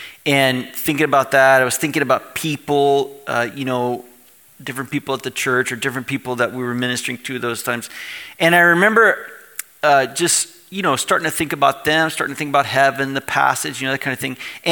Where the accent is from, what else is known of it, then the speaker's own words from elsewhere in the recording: Tampa, Florida, United States; moved away as an adult; now in Ottawa, Canada; Most of you know I'm originally from Florida, Tampa area, Clearwater, St. Pete.